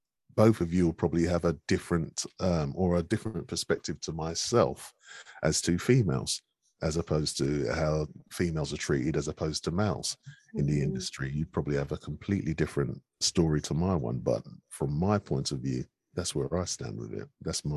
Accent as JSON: {"language": "English", "region": "London", "country": "United Kingdom", "accent": "South London", "said": "I don't, because it's just my accent, it's what I've always had. So I don't hear it. Other people hear it. But then I don't know, if somebody asks for a South London accent, then I'm just going to talk at the end of the day."}